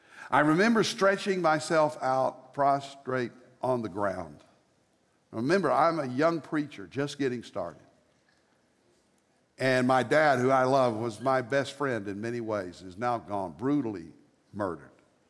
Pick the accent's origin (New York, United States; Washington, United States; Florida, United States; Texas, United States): Texas, United States; Fort Worth; I'm from Fort Worth.